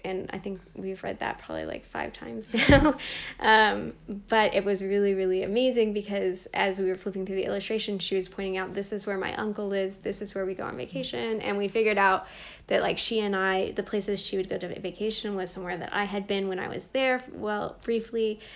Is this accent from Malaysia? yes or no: no; Florida, United States; she was living in my hometown, my small, very white hometown in Florida.